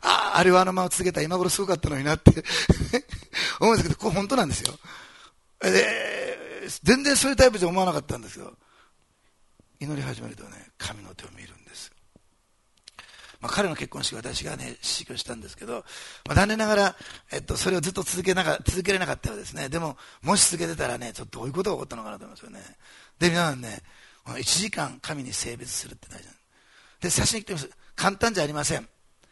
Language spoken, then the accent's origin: Japanese; Osaka, Japan; born there; 私大阪生まれで、大阪ってのはせっかちな町なんです